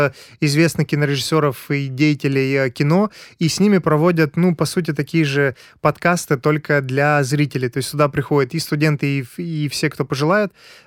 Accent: Transnistria, Moldova; now in Moscow, Russia; вот я тут сижу в Москве, сейчас получаю какие-то новые знания, но при этом я из Приднестровья, где своя какая-то эстетика, свой мир

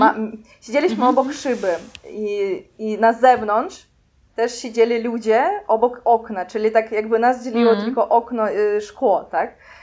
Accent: Russia; now in Poland; ja jestem z Rosji, Vlad jest z Białorusi, ale mieszkamy w Polsce.

